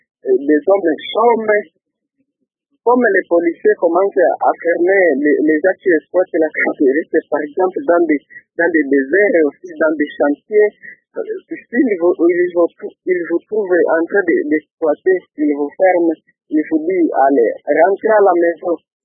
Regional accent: Kalima, Maniema, DR Congo; Oui, ici chez nous, à Kalima, le carburant d'abord était à 1600 francs congolais.

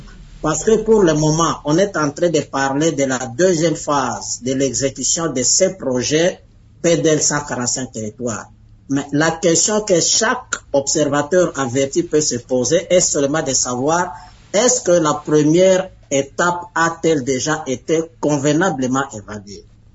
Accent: DR Congo; chez nous en République démocratique du Congo

